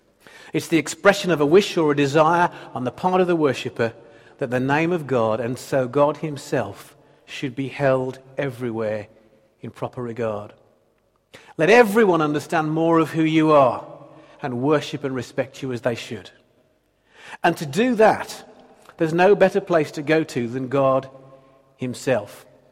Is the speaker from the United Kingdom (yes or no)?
yes; Dudley, West Midlands, United Kingdom; in my hometown of Dudley, which I had lived in for 29 years before Joe and I married